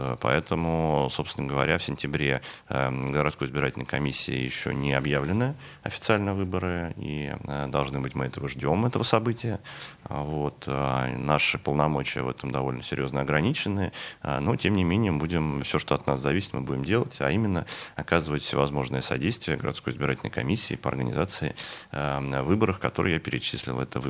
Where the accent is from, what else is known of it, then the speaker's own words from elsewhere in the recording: Saint Petersburg, Russia; Ну, ждем, конечно, мы как петербуржцы, конечно, ждем.